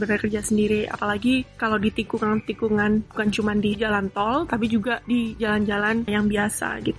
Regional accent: Indonesia; saya dibesarkan di Indonesia

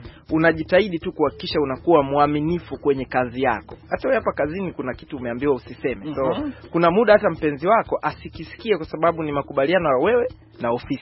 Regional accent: Mafinga, Iringa, Tanzania; Kwanza mimi hapa ni natokea Mafinga Iringa.

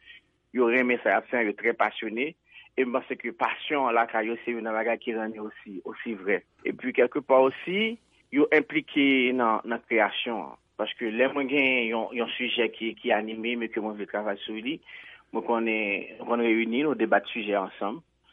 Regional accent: Haiti; c'est réalité pas nous en tant qu'haïtien.

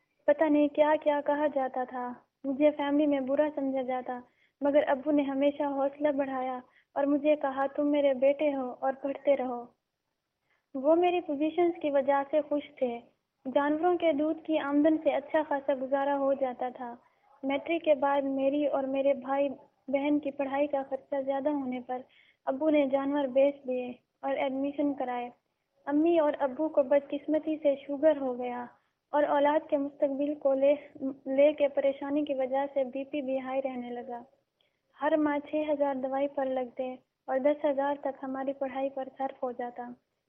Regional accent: Punjab, Pakistan

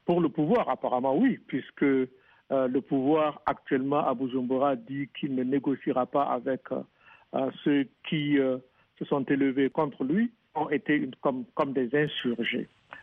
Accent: Burkina Faso

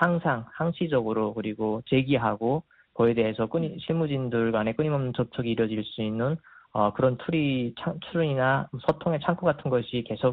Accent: North Korea; now in United States; 미국에 사는 탈북민으로서 또 한미 동맹 관계에 대해서 관심을 가지고 지켜보고 있는데

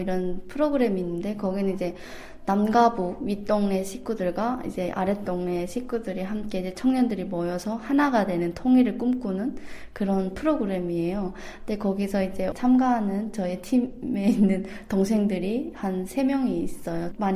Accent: North Korea; now in South Korea; 저도 이제 북한이 고향이고 하니까 마음이 짠하고

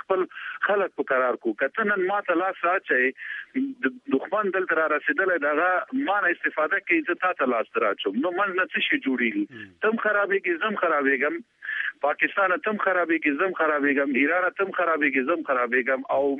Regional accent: Afghanistan; مونږ د افغانستان د یو افغان په صفت هم کولی شو خبرې وکړو او د افغانستان خلکو په صفت هم خبرې کولی شو

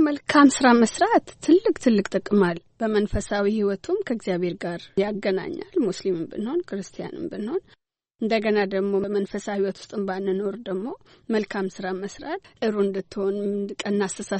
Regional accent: Chencha, Southern Nations, Nationalities, and Peoples' Region, Ethiopia; ጨንቻ ነው ተወልጄ ያደግኩት መብራት በሌለበት መኪና ብዙ በማይገባበትና ውሃ ከጉድጓድ ነው የምንቀዳ ወንዝ ሄደን ነው የምናጥበው

